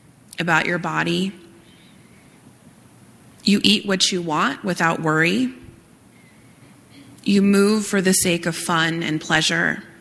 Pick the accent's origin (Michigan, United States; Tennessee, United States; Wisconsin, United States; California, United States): California, United States; I'm from California.